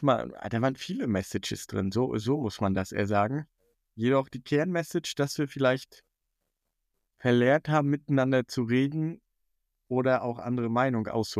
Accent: Northern Germany, Germany; Ich bin Norddeutscher

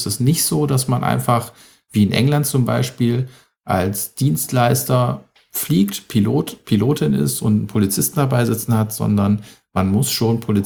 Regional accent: Cologne, North Rhine-Westphalia, Germany; Köln meine Heimatstadt

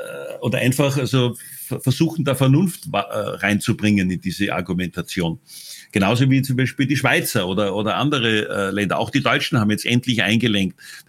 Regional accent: Austria; born there; Alles, was mir als gebürtiger Österreicher eigentlich zusteht, habe ich alles verloren.

